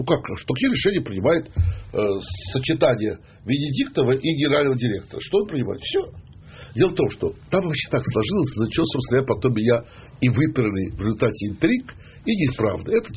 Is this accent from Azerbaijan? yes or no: yes; Baku, Azerbaijan; потому что я все знал, как там, потому что я бакинец